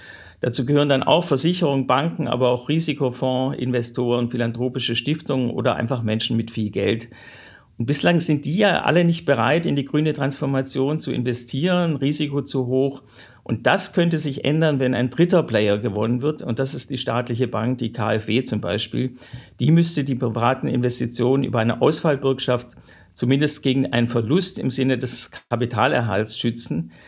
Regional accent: Stuttgart, Baden-Württemberg, Germany; ich stamme aus Stuttgart

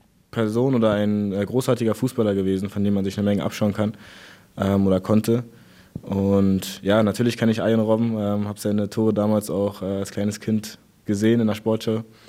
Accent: Berlin, Germany; Ich komme aus Berlin

